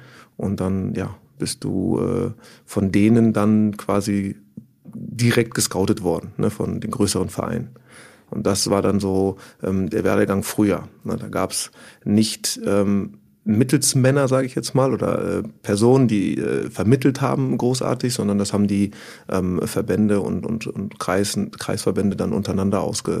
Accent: Bonn, North Rhine-Westphalia, Germany; geboren 1982 in Bonn

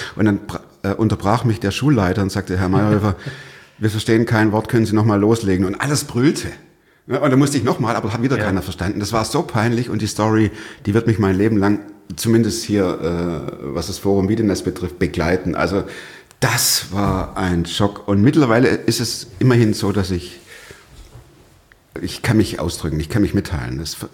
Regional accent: Stuttgart, Baden-Württemberg, Germany; moved away as an adult; Ich komme aus Stuttgart, das hört man immer noch. Ist auch gut so. Wir sind jetzt 30 Jahre her

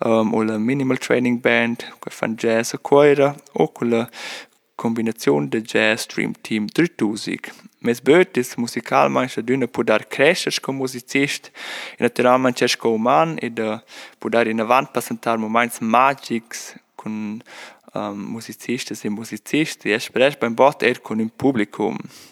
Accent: Lavin, Graubünden, Switzerland; now in Lucerne, Switzerland; Ich bin aus Lewin, aus dem Unterengadin. Jetzt wohne ich aber in Luzern

